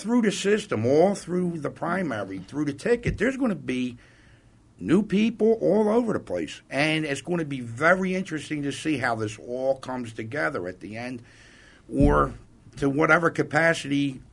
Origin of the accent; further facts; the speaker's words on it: Philadelphia, Pennsylvania, United States; I grew up in South Philly, dead in the center of South Philly